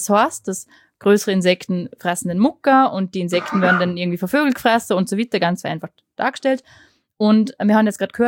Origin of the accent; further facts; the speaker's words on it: Vorarlberg, Austria; Wir erleben das auch da bei uns in Vorarlberg.